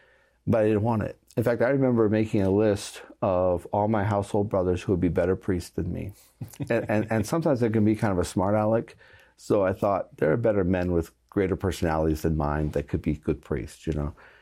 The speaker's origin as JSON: {"language": "English", "country": "Germany", "tie": "born or raised there", "said": "I grew up in Germany, came yeah. home, was like, yes, you know, I'm a Southerner"}